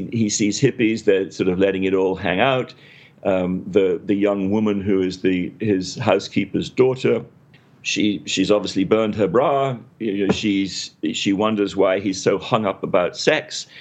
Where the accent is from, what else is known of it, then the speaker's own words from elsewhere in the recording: England, United Kingdom; as an Englishman, I would naturally call Victorian